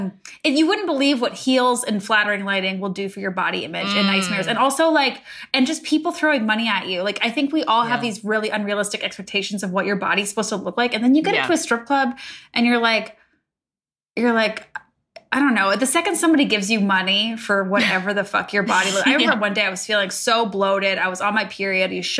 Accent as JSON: {"language": "English", "country": "Canada", "said": "Like I'm Canadian and like my smile takes up my whole face."}